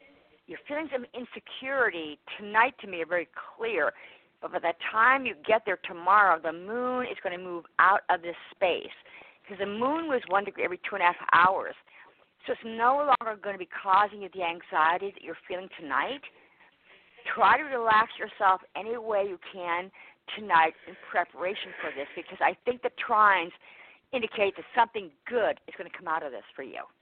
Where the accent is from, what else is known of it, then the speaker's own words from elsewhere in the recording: Worcester, Massachusetts, United States; also born or lived in Virginia; I was born and raised in Worcester, you know.